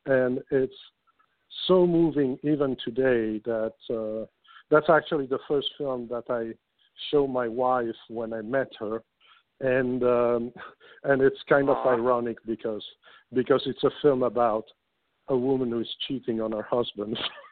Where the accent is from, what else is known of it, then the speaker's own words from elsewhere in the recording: Belgium; born there; English is a second language; I know all three languages pretty well. I was born in Belgium from an Italian family. So I know obviously French, Italian, and English. Some English.